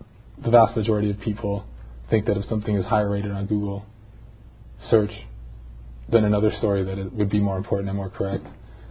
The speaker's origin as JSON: {"language": "English", "country": "Canada", "tie": "born or raised there", "said": "I grew up in Canada as a teenager in the 90s. It was a very free environment."}